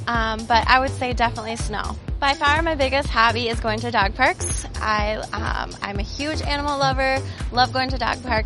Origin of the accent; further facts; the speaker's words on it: Farmington, Minnesota, United States; I'm from Farmington, Minnesota, and this is my second year on the team.